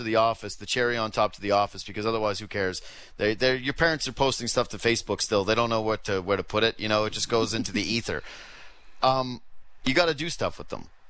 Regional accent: Canada; I'm Canadian, so no.

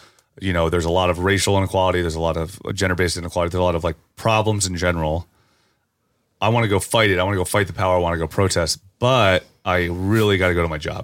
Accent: United States; Which is interesting because I think as an American we are very rightfully cynical

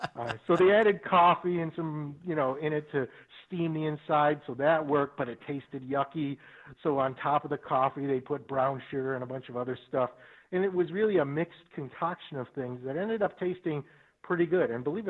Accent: Buffalo, New York, United States; born there; And I was born in Buffalo, New York.

